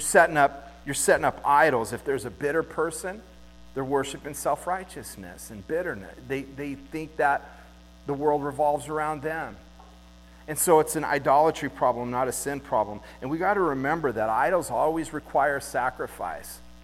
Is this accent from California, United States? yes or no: yes; Laguna Beach, California, United States; I grew up in Laguna Beach